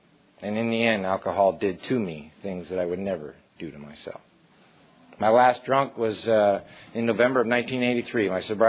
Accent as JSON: {"language": "English", "town": "San Jose", "region": "California", "country": "United States", "said": "from San Jose."}